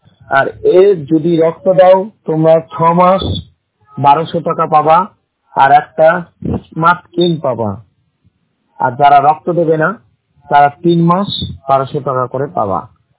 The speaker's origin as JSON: {"language": "Bangla", "town": "Murshidabad", "region": "West Bengal", "country": "India", "said": "আমার বাড়ি মুর্শিদাবাদ, ভগবান ভোলা থানা।"}